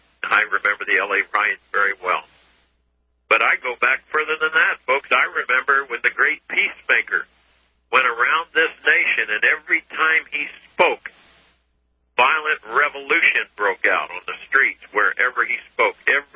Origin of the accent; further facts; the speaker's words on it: Washington, District of Columbia, United States; born there; I was born in Washington, D.C.